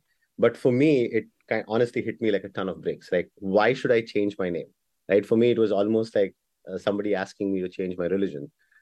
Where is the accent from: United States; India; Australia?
India; I'm born and raised in India